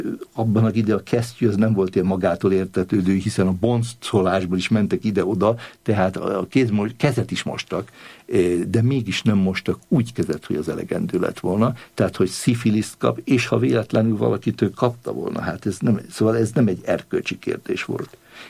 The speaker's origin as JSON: {"language": "Hungarian", "country": "Hungary", "said": "én gondoltam, hogy én egy olyan magyar ember vagyok"}